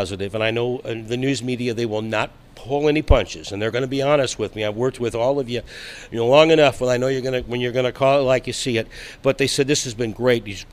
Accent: South Dakota, United States; going back to when I was growing up in South Dakota

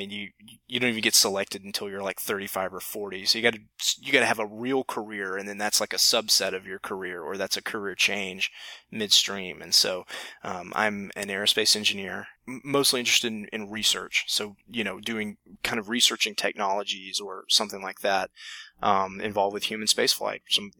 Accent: Alabama, United States; moved away as an adult; now in Colorado, United States; So yeah, I'm from Alabama, as most of you probably know, and lived there for 24 years. Actually, started to lose my accent while going to college in Alabama.

